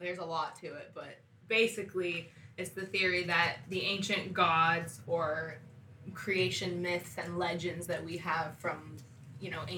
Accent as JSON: {"language": "English", "country": "France", "said": "I'm French. That's why I can see them when I see them."}